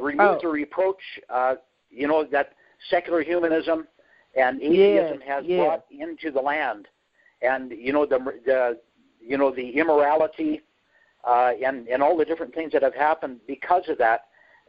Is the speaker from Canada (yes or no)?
yes; Canada; I grew up in Canada in a very extremely socialistic family, okay?